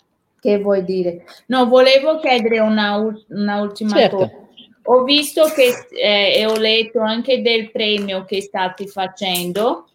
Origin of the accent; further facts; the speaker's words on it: São Paulo, Brazil; Io sono di San Paolo, era una giungla di pietra, si dice, no?